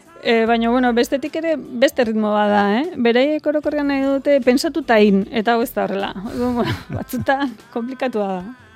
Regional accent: Mexico; Ba, bai, ba, bantxe, Mexikotik etorri naiz

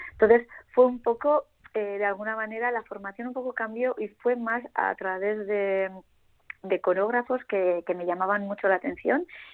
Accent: Guernica, Basque Country, Spain; born there; yo nací en Guernica, imagínate, o sea, un pueblito pequeño.

